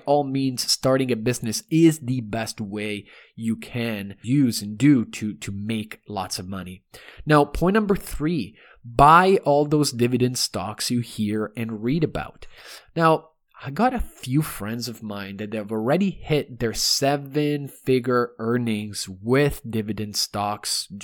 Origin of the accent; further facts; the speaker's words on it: Toronto, Ontario, Canada; also born or lived in Rome; I am from Toronto and Rome